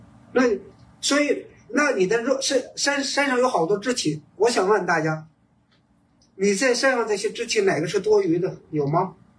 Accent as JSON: {"language": "Chinese", "region": "Shandong", "country": "China", "said": "我山东人嘛，我们老家呢有时候就说一个人"}